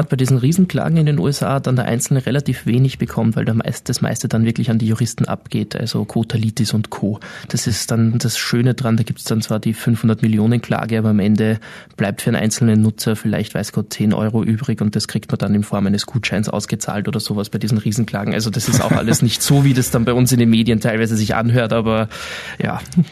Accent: Austria; da kann man halbwegs stolz sein als Österreicher ausnahmsweise mal

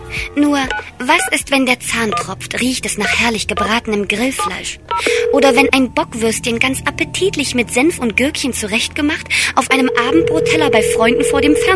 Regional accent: Halle, Saxony-Anhalt, Germany; in Halle an der Saale, meine Heimatstadt im Süden Sachsen-Anhalts mit ca. 230.000 Einwohnern

